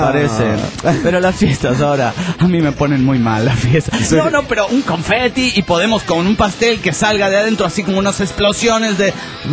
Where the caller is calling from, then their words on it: Guadalajara, Jalisco, Mexico; Desde Guadalajara, Jalisco, México.